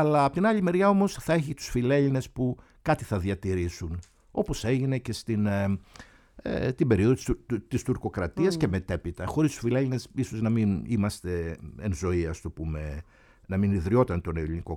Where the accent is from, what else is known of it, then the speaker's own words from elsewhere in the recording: Peloponnese, Greece; στη Λακωνία, που είναι η ιδιαίτερη πατρίδα μου, ή ξέρω εγώ στην, γενικότερα στην Πελοπόννησο